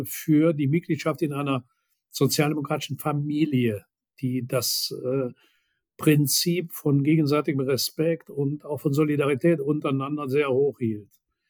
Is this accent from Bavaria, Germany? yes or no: no; Würselen, North Rhine-Westphalia, Germany; Meine Heimatstadt Würselen ist dann ein uralter Steinkohlenstandort.